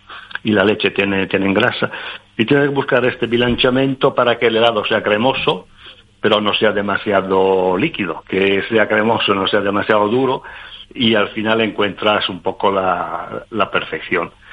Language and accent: Spanish; Italy; now in Madrid, Spain; yo soy italiano, por supuesto, por el nombre lo habrás entendido.